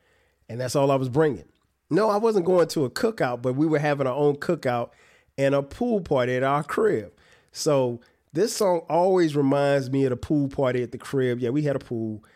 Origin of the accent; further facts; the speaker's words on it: Florence, South Carolina, United States; And I'm back home in my hometown of Florence, South Carolina, right?